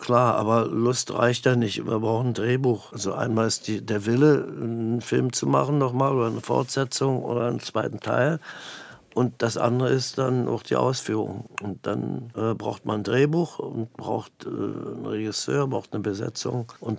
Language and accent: German; Berlin, Germany; Ich bin ja Berliner. Ich bin Ur-Berliner. Nicht Ur-Berliner. Meine Eltern sind nicht in Berlin geboren, aber ich bin in Berlin geboren, in Charlottenburg und habe was für ein Köpenick, in Schöneweide, in Pankow, wo ich überall gewohnt habe, in Prenzlauer Berg.